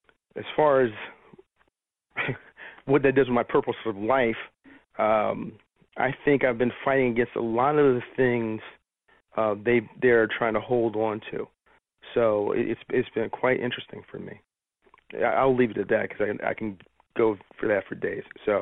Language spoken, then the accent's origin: English; Washington, District of Columbia, United States; now in Oakland, United States; I grew up in Washington, D.C., so I've been around politics my entire life